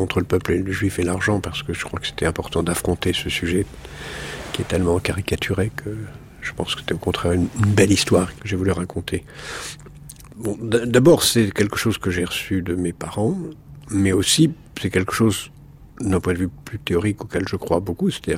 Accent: Algeria; moved away; je suis parti d'Algérie... très vite, puisque en 1956, nous avons quitté ce pays.

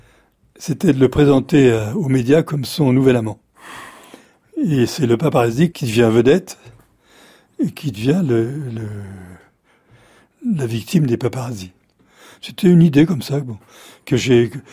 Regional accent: Paris, Île-de-France, France; On a grandi, tous vécu à Paris.

